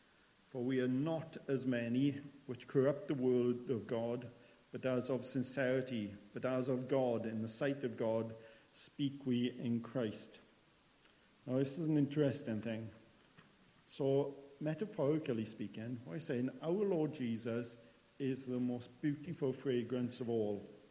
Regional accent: Penderyn, Wales, United Kingdom; born or raised there

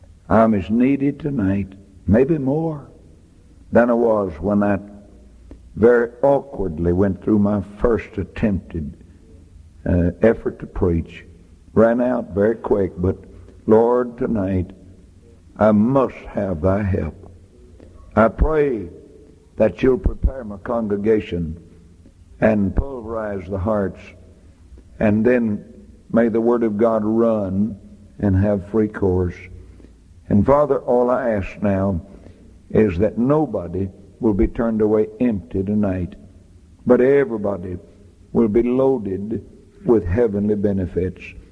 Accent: United States; I said, sir, I'm not only a preacher, but I'm an American citizen.

